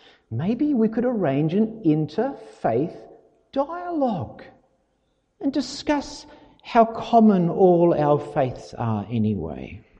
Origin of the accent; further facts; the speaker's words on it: Naracoorte, South Australia, Australia; Now, I come from Narrakot. I've spent a lot of time in a lot of caves, and it was great fun.